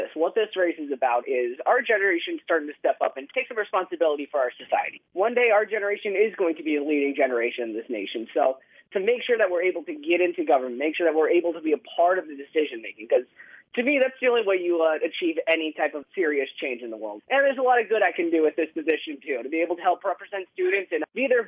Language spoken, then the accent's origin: English; Highland Park, United States; Personally, I am from Highland Park, more up north.